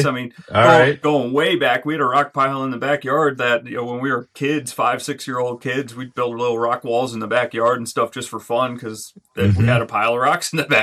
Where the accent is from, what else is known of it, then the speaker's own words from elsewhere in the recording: Allentown, Pennsylvania, United States; I was born and raised just outside of Allentown, Pennsylvania, in a pretty rural area. I grew up in an agricultural farmland area, playing in cornfields, riding dirt bikes and four-wheelers and snowmobiles and stuff like that.